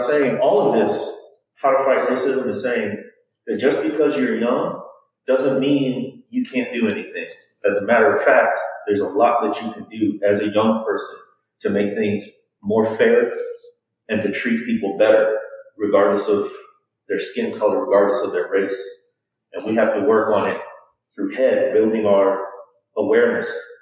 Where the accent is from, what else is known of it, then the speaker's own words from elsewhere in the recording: Chicago, Illinois, United States; Like my family, I grew up near Chicago. So my family came up in like the 1920s and 30s from the South, but not everyone did.